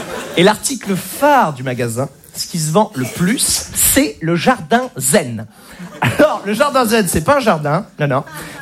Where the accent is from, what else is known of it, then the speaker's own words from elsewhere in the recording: Normandy, France; moved away; Moi, à la base, je viens de Normandie.